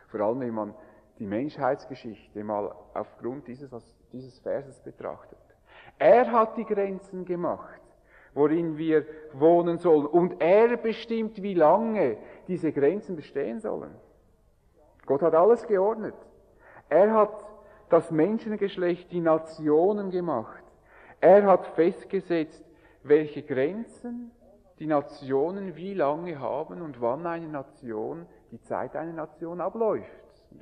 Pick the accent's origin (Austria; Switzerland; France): Switzerland; Als Schweizer befinden wir uns im Vergleich mit der Welt auf der Sonnenseite des Lebens.